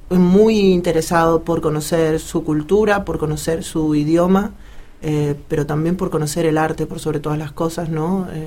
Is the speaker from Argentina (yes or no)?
yes; Argentina; podemos estudiar la música folclórica argentina y latinoamericana con el grado académico de licenciatura en mi país.